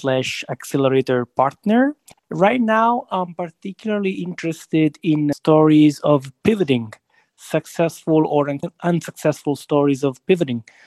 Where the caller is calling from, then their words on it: Italy; English is a second language; I'm calling, or I'm connecting from Italy, Europe.